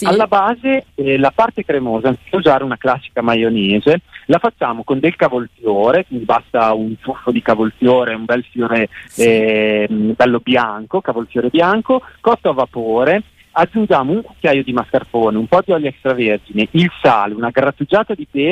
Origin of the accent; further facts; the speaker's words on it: Calabria, Italy; in quanto calabrese direi che ci dovrebbe essere l'anduja sicuramente